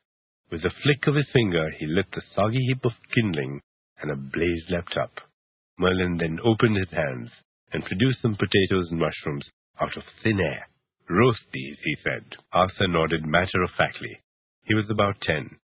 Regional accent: India; want to know why I'm interested in wizards if I come from India. My answer is this. In India, we still believe that wizards exist.

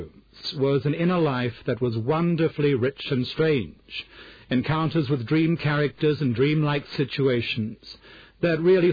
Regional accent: Australia; in the very conservative age in which I grew up in Australia

